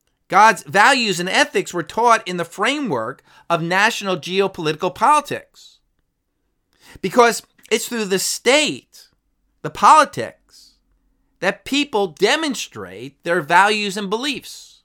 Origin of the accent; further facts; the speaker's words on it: Harrington Park, New Jersey, United States; I'm a native of Bergen County. I was raised in Harrington Park. Oddly enough, right down the road from Cory Booker's family home. I attended First Baptist Church of Hackensack.